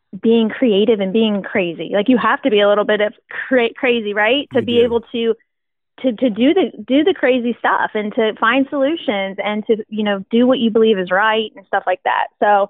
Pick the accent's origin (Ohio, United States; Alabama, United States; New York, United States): Ohio, United States; West Chester; we were born and raised in Westchester, Ohio, so we were making this move